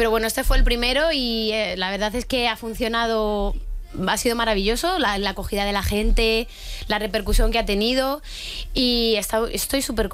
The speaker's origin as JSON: {"language": "Spanish", "town": "Madrid", "region": "Community of Madrid", "country": "Spain", "said": "Yo soy de Madrid, pero también soy segoviana."}